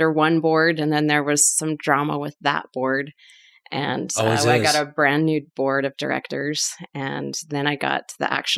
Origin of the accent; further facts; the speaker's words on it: Utah, United States; Well, born and raised in Utah